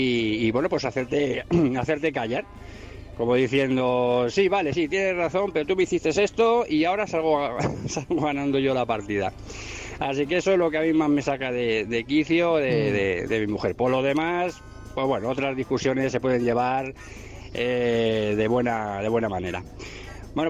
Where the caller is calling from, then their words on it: Madrid, Community of Madrid, Spain; de Madrid.